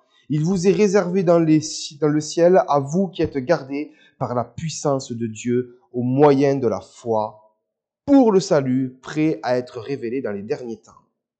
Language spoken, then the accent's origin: French; France; je suis français, je vis en France